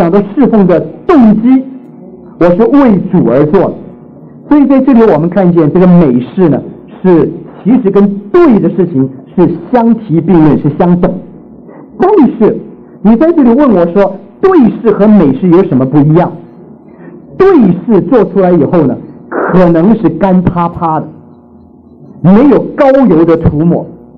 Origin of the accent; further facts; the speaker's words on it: Taiwan; moved away; 我们这些从台湾来的或者从大陆来的，我们都很厌恶口号。